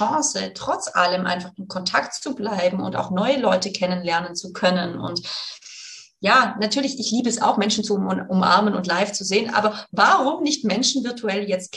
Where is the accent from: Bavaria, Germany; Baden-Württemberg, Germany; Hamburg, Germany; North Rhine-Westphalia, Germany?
Baden-Württemberg, Germany; born there; ich bin übrigens gebürtige Schwäbin, das heißt, ich muss das jetzt Schwäbisch schwätzen.